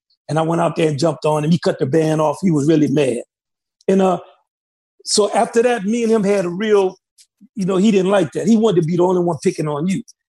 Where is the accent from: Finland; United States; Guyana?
United States; New Orleans, Louisiana; moved away as an adult; Yeah, I'm 2 years from New Orleans and playing a funk band.